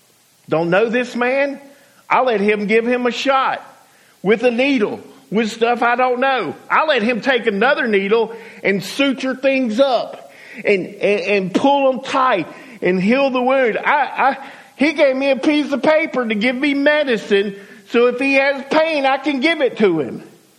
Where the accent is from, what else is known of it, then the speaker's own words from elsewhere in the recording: Georgia, United States; now in Alabama, United States; 22 years ago, I came from Georgia to Alabama. I didn't make or wasn't made in Alabama.